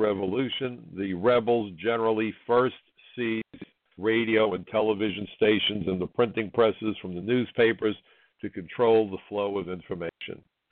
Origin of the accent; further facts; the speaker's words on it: New York, United States; I decided, as an American, as a New Yorker, as a former INS agent